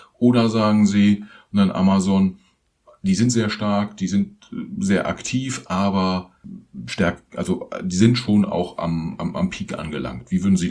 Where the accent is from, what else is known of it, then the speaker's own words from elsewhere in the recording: Germany; für uns als Deutsche